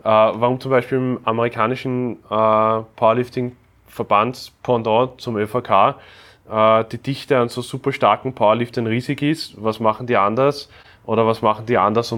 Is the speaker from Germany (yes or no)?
no; Austria; wenn du als Österreicher unterwegs bist